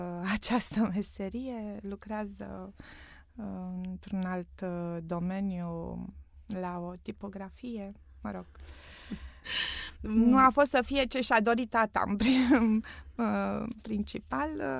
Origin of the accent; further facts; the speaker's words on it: Pitești, Argeș, Romania; born there; Și eu m-am născut tot în Pitești.